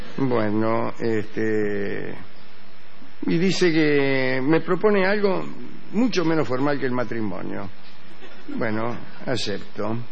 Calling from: Berisso, Buenos Aires Province, Argentina; de Berizo

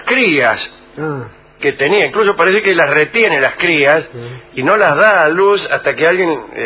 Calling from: Ingeniero White, Buenos Aires Province, Argentina; de Ingeniero White en La Plata, no, en Bahía Blanca, claro.

